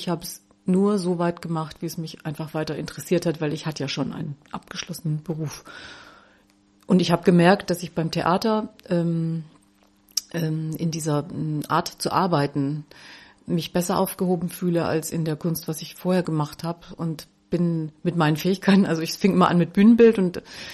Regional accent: Southern Germany, Germany; also born or lived in Berlin; Genau, ich komme aus Süddeutschland. Ich bin von Berlin aus nach Albstädt gezogen.

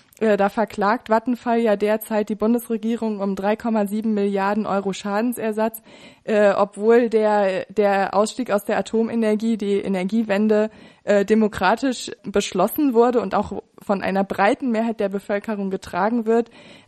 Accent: Kassel, Hesse, Germany; mit Bussen aus meiner Heimatstadt Kassel.

